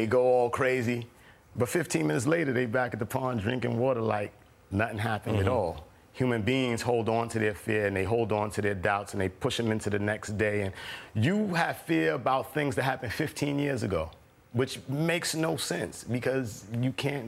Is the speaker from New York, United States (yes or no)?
yes; Brooklyn, New York, United States; I grew up in East New York in the 80s when crack first came out.